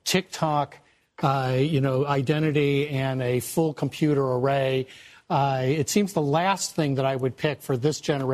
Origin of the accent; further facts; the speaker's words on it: Chicago, Illinois, United States; when I grew up in Chicago, the first Republican I ever met was when I went to college.